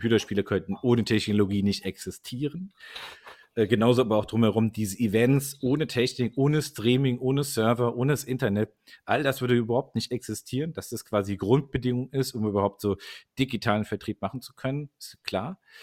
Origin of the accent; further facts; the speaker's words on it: Darmstadt, Hesse, Germany; Ich komme hier aus Darmstadt, ne?